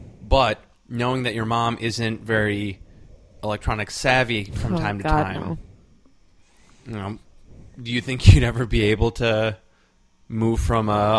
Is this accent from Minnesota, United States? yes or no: yes; Minnetonka, Minnesota, United States; Inconvenient from where we grew up in Minnetonka.